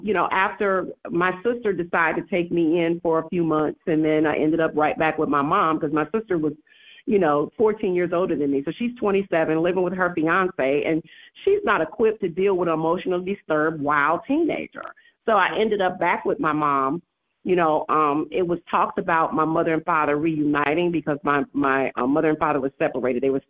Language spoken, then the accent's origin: English; Chicago, Illinois, United States; growing up in Chicago is not easy. It's very rough. I grew up on the south side of Chicago. I was born on the north side. I grew up on the south side.